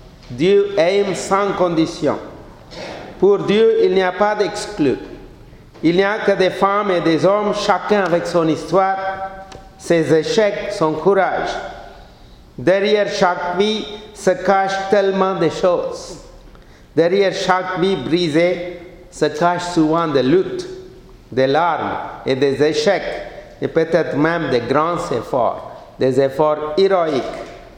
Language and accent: French; Sri Lanka; Donc moi-même, je suis originaire de Sri Lanka. Le Sri Lanka, comme vous savez, c'est une île, c'est une petite île à côté de l'Inde.